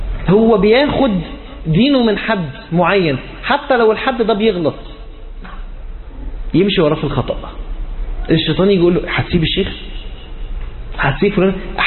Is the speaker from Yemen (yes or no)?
no; Egypt